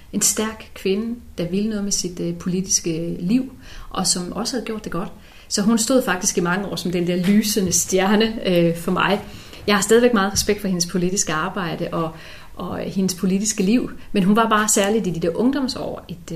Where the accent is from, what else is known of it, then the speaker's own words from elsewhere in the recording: Søndersø, Region of Southern Denmark, Denmark; jeg stillede op på Fyn, fordi jeg kom fra Fyn, jeg voksede op på Fyn. Og ikke bare på Fyn, jeg voksede op i Søndersø, som en del af den hedengangne Otterup-kredsen.